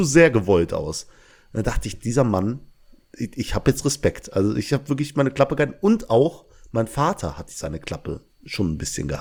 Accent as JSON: {"language": "German", "town": "Langweiler", "country": "Germany", "said": "Und ich sage, ja, ich komme aus Langweiler."}